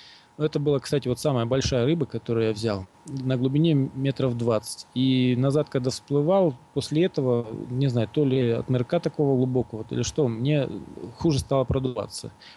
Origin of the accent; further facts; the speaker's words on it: Crimea, Ukraine; я вырос в Крыму. Я с детства знаю, как плавать в волнах